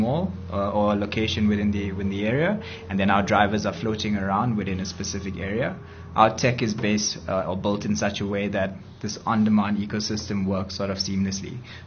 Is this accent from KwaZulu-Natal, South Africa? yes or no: yes; Durban, KwaZulu-Natal, South Africa; so far what we see in Durban, that's my hometown actually